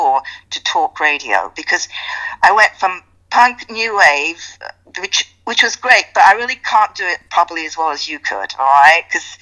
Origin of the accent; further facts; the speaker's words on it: United Kingdom; They're British, I'm British, all right?